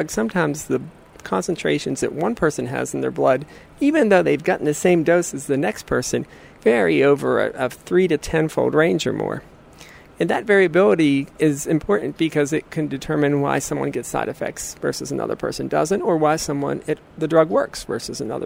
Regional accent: Wheeling, West Virginia, United States; I grew up in Wheeling, West Virginia, in Ohio County.

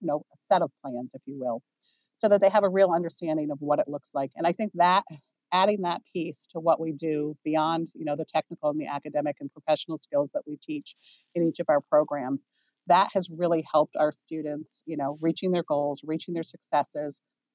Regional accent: Rutland, Vermont, United States; I grew up right here in Rutland.

